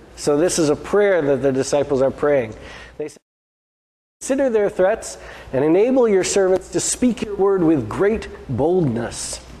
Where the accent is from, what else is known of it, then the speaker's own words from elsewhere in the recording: Brazil; I grew up in Brazil in a Bible translation mission society